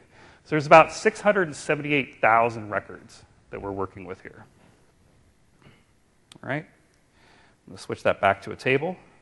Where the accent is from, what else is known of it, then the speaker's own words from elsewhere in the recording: California, United States; I grew up in California, and I remember Sunday papers as a kid that were like this thick.